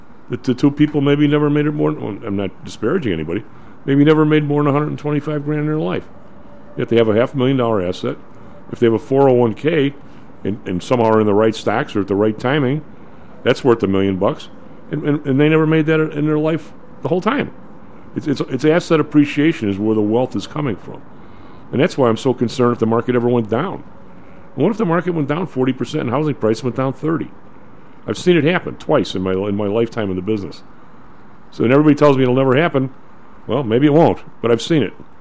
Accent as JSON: {"language": "English", "region": "Midwest", "country": "United States", "said": "I'm from the Midwest. I'm just a dope from the South Side with, you know, 20 bucks in my pocket."}